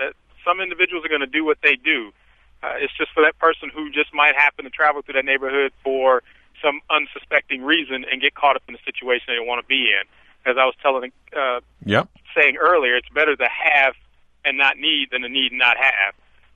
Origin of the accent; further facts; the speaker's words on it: Chicago, Illinois, United States; I grew up in Chicago, saw the violence as a kid growing up